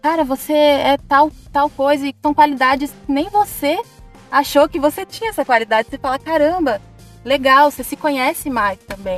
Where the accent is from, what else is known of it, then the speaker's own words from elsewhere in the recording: São Paulo, Brazil; also born or lived in Pernambuco; Eu saí de Pernambuco, eu sou pernambucana, saí de lá com 6 anos e fui pra São Paulo. Então, eu nem conheço onde eu nasci.